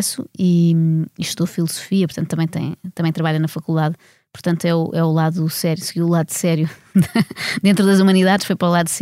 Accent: Lisbon, Portugal; Eu cresci sobretudo no Restelo, porque a minha avó tinha uma casa no Restelo.

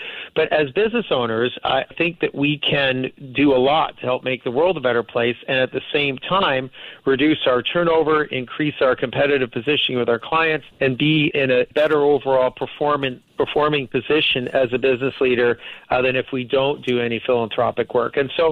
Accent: Canada; now in Tokyo, Japan; I'm Canadian originally. I mean, I live globally now. I'm talking to you from Tokyo, Japan right now.

